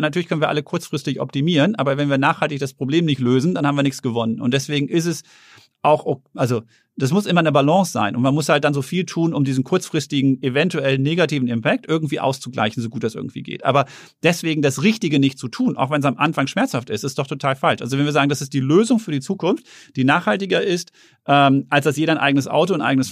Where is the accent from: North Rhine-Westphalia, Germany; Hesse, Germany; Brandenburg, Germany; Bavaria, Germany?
North Rhine-Westphalia, Germany; Herten; Ja, ich bin in Herten groß geworden, im Ruhrgebiet.